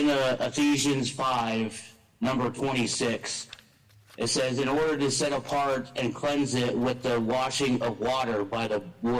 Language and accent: English; Ashland, Ohio, United States; I'm from Ashland, Ohio.